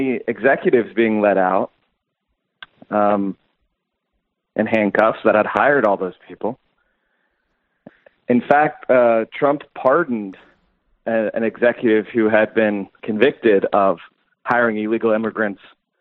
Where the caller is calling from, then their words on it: Pennsylvania, United States; from Pennsylvania.